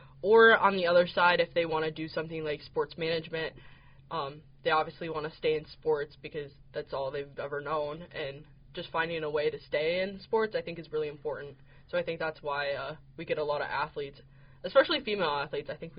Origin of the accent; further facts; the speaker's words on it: Grayling, Michigan, United States; I grew up in Grayling, Michigan, not Gaylord.